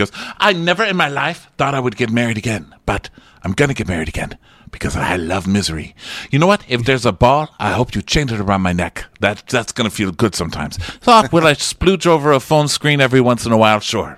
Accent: Beverly Hills, California, United States; it's just about me being gay and growing up in Beverly Hills during the hostage crisis and not killing myself and getting this far.

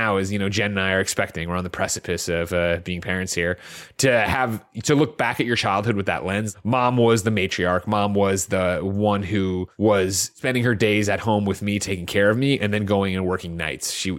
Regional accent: Glen Ellyn, Illinois, United States; also born or lived in DuPage County; I was born in the suburbs of Chicago. So I was born out in DuPage County, represent, no big deal, and grew up in Glen Allen, Illinois.

